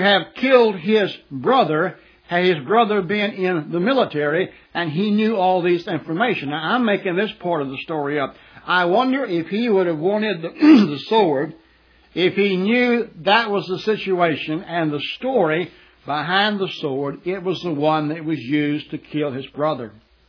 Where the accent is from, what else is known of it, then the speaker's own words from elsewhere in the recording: Houston, Texas, United States; I grew up in the Houston area, and as a boy, I vaguely remember that there was a private airplane that crashed over on, I believe it was North McGregor or South McGregor in Houston.